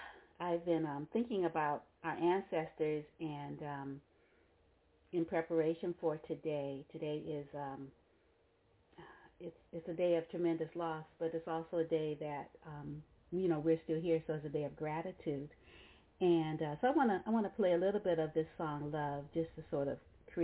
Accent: New Orleans, Louisiana, United States; because we're from New Orleans, about Katrina

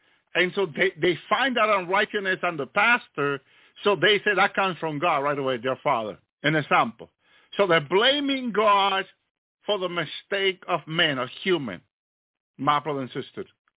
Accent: New Jersey, United States; also born or lived in Massachusetts; So I seen so many situations growing up in New Jersey. Walking around New York, living 17 years in Massachusetts

